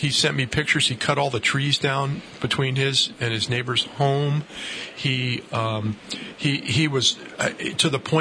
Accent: East Coast, United States; born or raised there

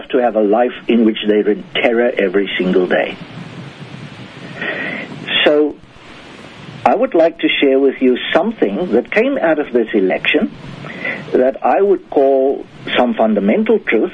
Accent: South Africa; first language Afrikaans; English is a second language; the Afrikaans language, which is a Dutch derivative, my mother tongue

